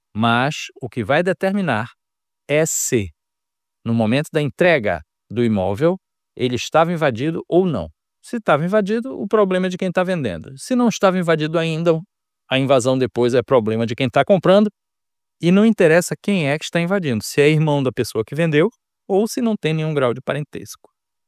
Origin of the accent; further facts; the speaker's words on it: Belém, Pará, Brazil; A dúvida de hoje vem aqui da minha terra, de Belém do Pará.